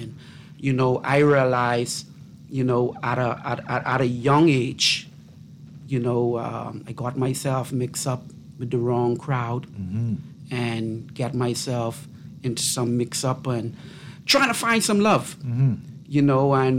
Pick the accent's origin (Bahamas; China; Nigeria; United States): Bahamas; Well, I'm from the Bahamas